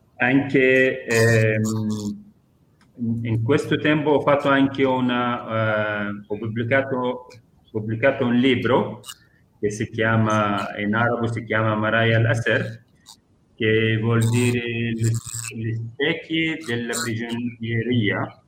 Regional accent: Northern District, Israel; visto che io abito dentro i confini dello Stato di Israele, sono della Galilea, dei palestinesi del 48

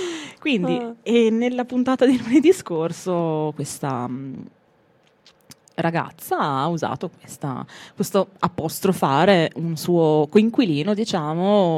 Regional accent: Ferrara, Emilia-Romagna, Italy; Io sono ferrarese.

